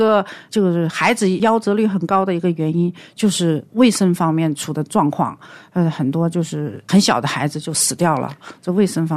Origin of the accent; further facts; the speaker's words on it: China; 我们中国人说有一句话叫做授人以鱼不如授人以渔。